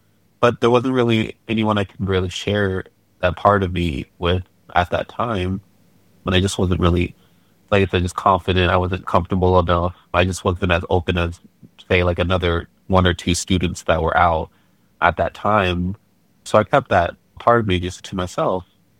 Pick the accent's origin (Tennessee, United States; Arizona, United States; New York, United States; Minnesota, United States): Arizona, United States; Globe; also born or lived in California; So originally I was from California. I was born and I lived there for a few years. Most of my time, though, I grew up in Arizona.